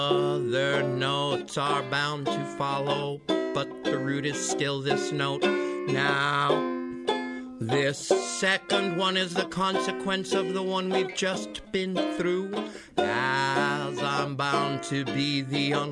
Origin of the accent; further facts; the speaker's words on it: Brooklyn, New York, United States; also born or lived in Reading / Staten Island; now in Yellow Springs, United States; I come to Yellow Springs from Brooklyn by way of Reading and Staten Island.